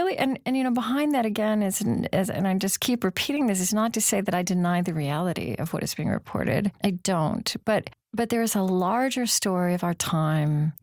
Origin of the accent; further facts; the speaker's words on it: Bible Belt, United States; I grew up in the Bible Belt, as we say here.